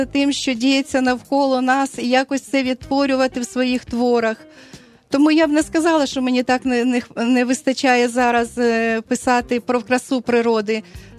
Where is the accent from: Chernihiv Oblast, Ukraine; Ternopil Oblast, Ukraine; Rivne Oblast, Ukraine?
Chernihiv Oblast, Ukraine; Да, я родом з Чернігівщини. І виросла, прямо наш будинок стояв на березі річка Десна. І взагалі там дуже така краса природи.